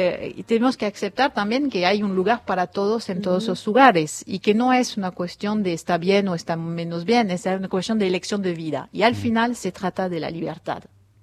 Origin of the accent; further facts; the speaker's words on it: France; Spanish is a second language; now in Argentina; mi madre está en Francia, que soy francesa